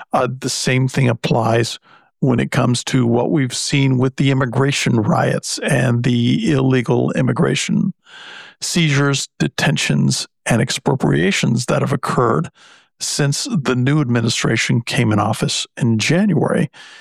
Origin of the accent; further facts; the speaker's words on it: United States; I'm an American. I happen to live in Florida.